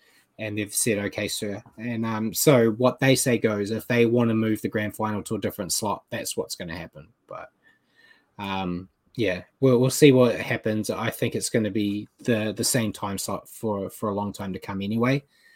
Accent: New Zealand; It's a pain in the ass as a New Zealander here with the time.

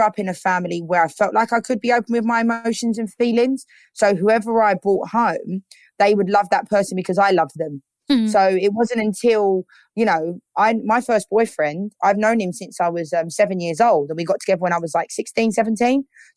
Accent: London, United Kingdom; like growing up in South East London, there were comments.

